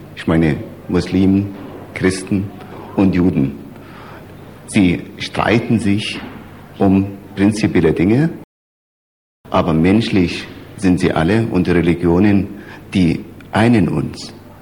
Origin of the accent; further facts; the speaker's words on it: Chemnitz, Saxony, Germany; Ich bin Chemnitzer, er ist Chemnitzer, das eint uns alle.